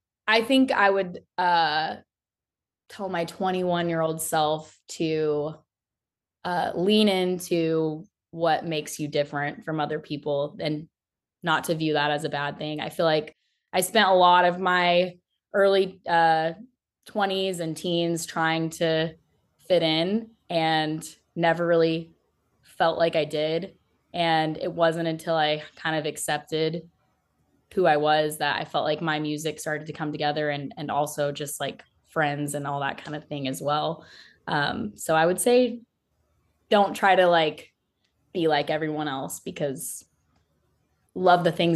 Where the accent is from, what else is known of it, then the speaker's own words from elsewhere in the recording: Texas, United States; and he knew that I was from Texas. I'm a big Dallas Cowboys fan.